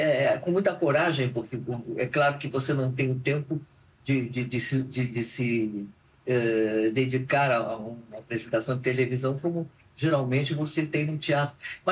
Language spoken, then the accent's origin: Portuguese; Buenos Aires, Argentina; first language Spanish; Portuguese is a second language; also born or lived in Belgium; Estávamos em Buenos Aires quando eu comecei a falar. Mas, em todo caso, em casa eu falava, a gente falava francês, porque mamãe e minha mamãe, eles eram belga, mamãe era belga, papai holandês